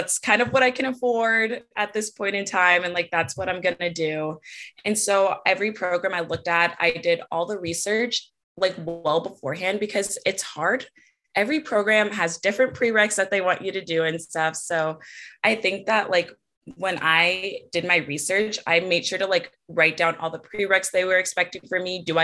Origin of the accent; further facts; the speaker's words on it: California, United States; I'm from California, and the reality, most of the schools I wanted to apply to were in California